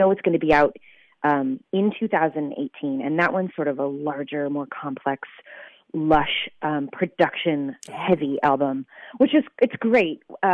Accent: Seattle, Washington, United States; also born or lived in New York; now in Portland, United States; I grew up in Seattle, Washington, and then moved over to New York after graduate school, and then moved back to Seattle, where I ended up in Portland, Oregon.

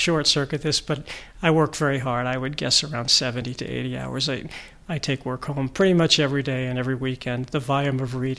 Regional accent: New York, United States; I grew up on Long Island to a working class family

